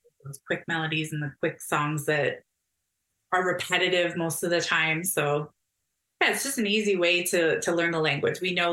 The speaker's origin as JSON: {"language": "English", "town": "Fort Erie", "region": "Ontario", "country": "Canada", "tie": "born or raised there"}